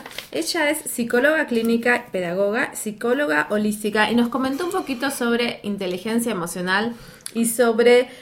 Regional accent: Buenos Aires, Argentina; Yo soy de Buenos Aires, que es todo planicie, en La Pampa, y es todo plano, y acá es todo montaña.

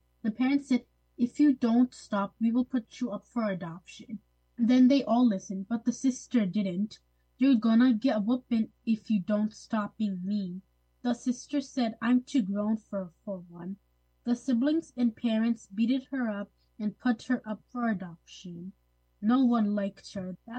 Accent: Hudson, New York, United States; I'm 10 years old from Hudson.

